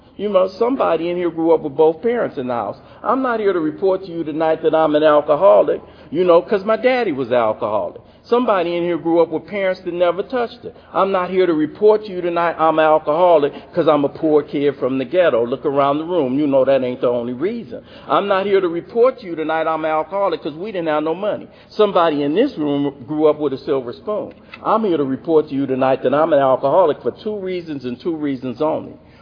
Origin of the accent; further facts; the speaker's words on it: Los Angeles, California, United States; I just know I'm a kid from South Central Los Angeles. I got five brothers. We grew up in a little two-bedroom apartment